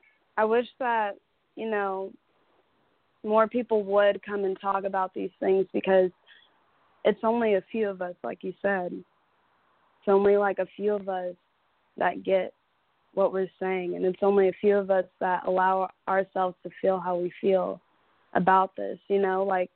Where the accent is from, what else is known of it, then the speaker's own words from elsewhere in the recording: Dallas, Texas, United States; Shalom, shalom. … I'm 22 years old, and I'm from Dallas, Texas.